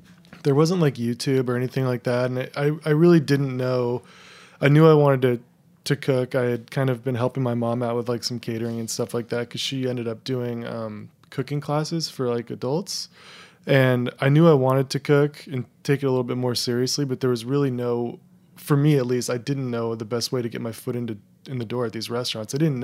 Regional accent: California, United States; Actually, I lived about 30 minutes east of Oakland in the suburbs, in this little Tri-Valley area.

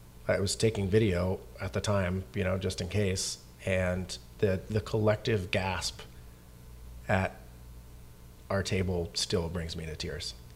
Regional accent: Canada; I'm an immigrant from Canada.

